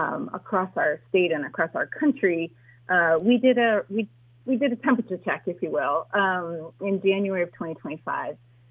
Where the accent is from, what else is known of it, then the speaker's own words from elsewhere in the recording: Anchorage, Alaska, United States; lifelong Alaskan, born and raised in Anchorage, where my family came during mandatory doctor draft, actually, during the Vietnam War.